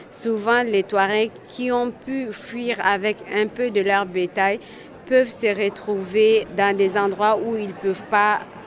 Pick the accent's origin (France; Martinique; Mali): Mali; Timbuktu, Tombouctou; je suis Touareg d'origine malienne de Tombouctou. Mais depuis les années 91, je me suis retrouvée hors de mon pays. Donc, j'ai parcouru plusieurs pays, dont la Mauritanie